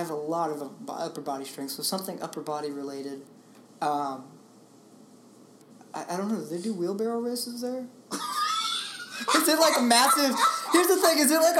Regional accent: DuQuoin, Illinois, United States; the church I grew up in DuQuoin, Bishop C.L. McInnes, just a great man of God.

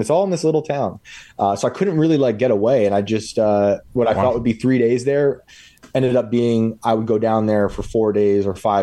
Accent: West Point, New York, United States; I grew up in West Point, New York. So I'm a pretty big Civil War nerd, seeing as how West Point gave the war generals on both sides.

